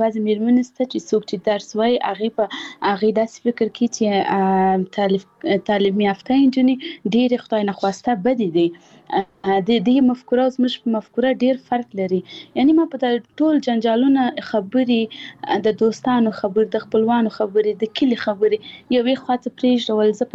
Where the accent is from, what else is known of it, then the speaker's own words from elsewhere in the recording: Paktia, Afghanistan; زه خپل خپل د پکتیا ولایت یم، زه د کلیم